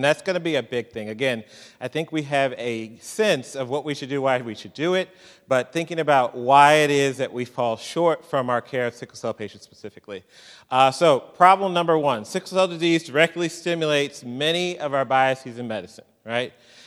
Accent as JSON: {"language": "English", "town": "St. Louis", "region": "Missouri", "country": "United States", "tie": "born or raised there", "lives_now": "Houston, United States", "said": "Born and raised in St. Louis, Missouri, got as quickly as I could. I'm down in Houston now"}